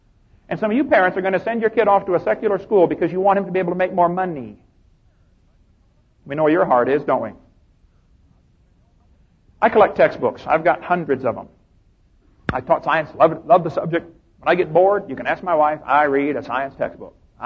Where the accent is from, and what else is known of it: Illinois, United States